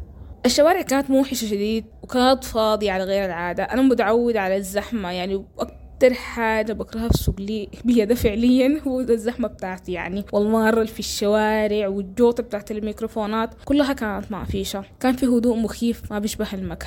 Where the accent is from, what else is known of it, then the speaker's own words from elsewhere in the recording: Khartoum, Sudan; بعدين زلت ولدت وتربيت في الخرطوم، تفاصيل حياتي كلها مرتبطة بالخرطوم، إذا كانت درمان ولا بحري ولا خرطوم ذات المدينة اللي هناك.